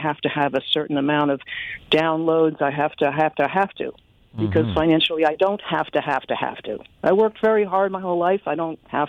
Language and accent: English; Rye, New York, United States; now in White Plains, United States; Born and raised in Rye, and I moved all of 6 miles, and I'm in White Plains now.